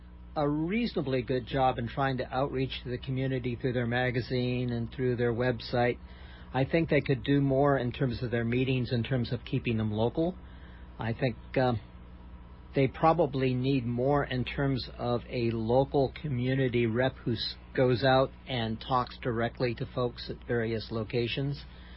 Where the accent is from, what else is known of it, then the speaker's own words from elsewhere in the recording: Santa Catalina Island, California, United States; now in Kauai, United States; I grew up on Santa Catalina Island off the coast of California, but my family's been here on Kauai for 30-some-odd years.